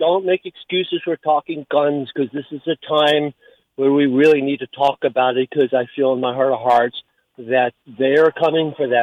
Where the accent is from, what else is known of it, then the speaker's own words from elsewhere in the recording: Pennsylvania, United States; So I'm from Pennsylvania, and I was hoping to get a hold of Howie